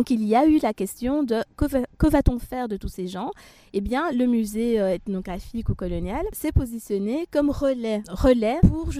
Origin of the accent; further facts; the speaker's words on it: Belgium; Je suis Belge.